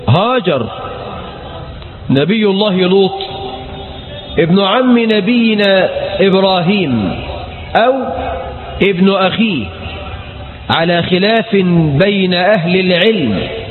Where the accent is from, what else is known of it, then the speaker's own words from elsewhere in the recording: Egypt; بلدنا مصر